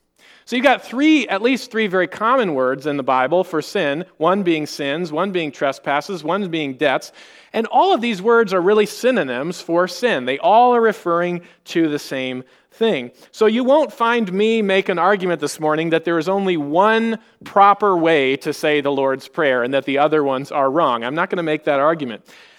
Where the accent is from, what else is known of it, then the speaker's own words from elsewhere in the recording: Washington, United States; when I was growing up in the Northwest in Washington State, if I had a sugary, fizzy drink, I called it pop.